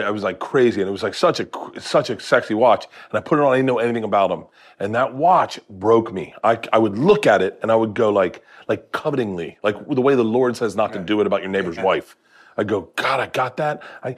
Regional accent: Florida, United States; I grew up in Florida and I went to school in Tallahassee.

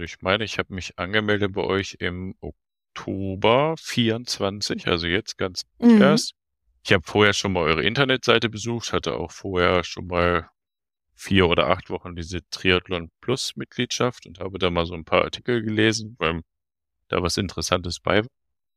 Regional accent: Hasum, Lower Saxony, Germany; Wohnhaft in der Nähe von Hildesheim, in dem Örtchen Hasum. Und ja, so, das ist das, wo ich herkomme auf jeden Fall.

